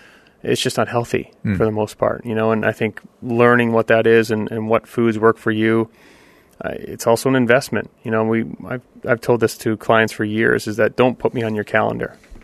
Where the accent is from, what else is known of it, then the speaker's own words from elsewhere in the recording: Canada; I'm Canadian. We all kind of play.